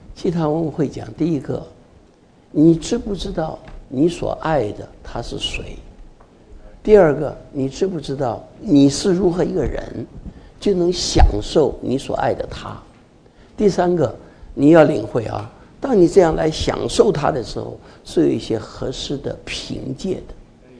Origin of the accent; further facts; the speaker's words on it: China; 我们中国人把这种人叫草包，啊，他是个草包